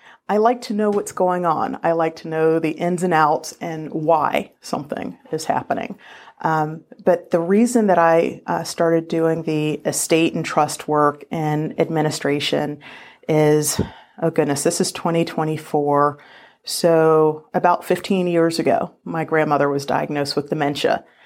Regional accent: Arlington, Virginia, United States; Well, I grew up in Arlington.

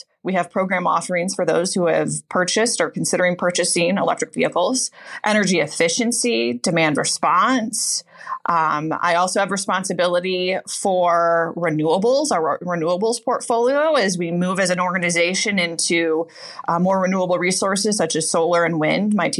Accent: Jackson, Michigan, United States; My hometown of Jackson, Michigan. And that's where our headquarters remains.

